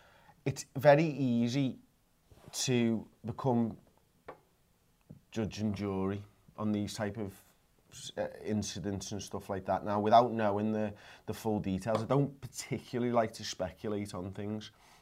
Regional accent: England, United Kingdom; As English football fans, I should say, I look down on the competition maybe a little bit.

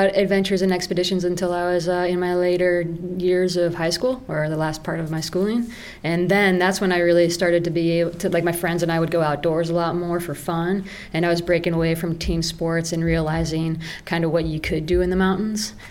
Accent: Denver, Colorado, United States; Yep, I grew up in Denver, the big city.

